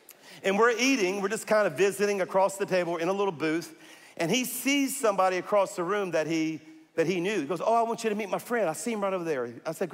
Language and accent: English; Louisiana, United States; You know, and I'm from South Louisiana, y'all.